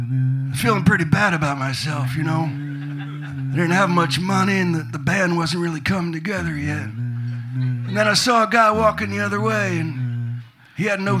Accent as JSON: {"language": "English", "town": "Philadelphia", "region": "Pennsylvania", "country": "United States", "tie": "born or raised there", "said": "Growing up in Philly, he was a god just like he was to folks in Jersey."}